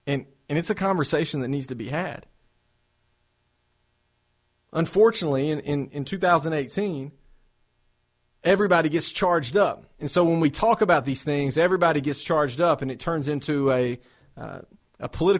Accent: Tennessee, United States; now in Knoxville, United States; My hometown in Marshall County in Tennessee, there's a pregnancy center in Lewisburg

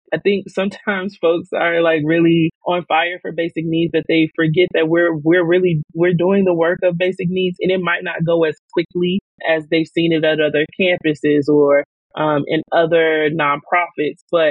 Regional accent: Chicago, Illinois, United States; I'm from around the way. Like I'm from the South Side of Chicago.

